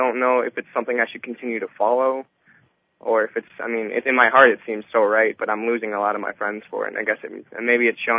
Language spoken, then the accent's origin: English; Cleveland, Ohio, United States; I'm from Cleveland, Ohio